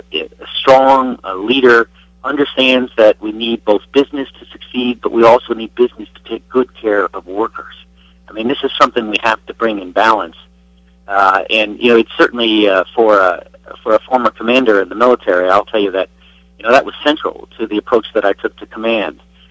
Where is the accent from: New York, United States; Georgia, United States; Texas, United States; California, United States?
New York, United States; Kinderhook; We live around the corner from where I grew up in Kinderhook.